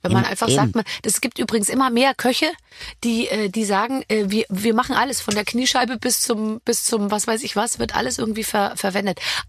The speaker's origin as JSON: {"language": "German", "town": "Munich", "region": "Bavaria", "country": "Germany", "lives_now": "Berlin, Germany", "said": "wir leben beide in Berlin. Ich komme aus München."}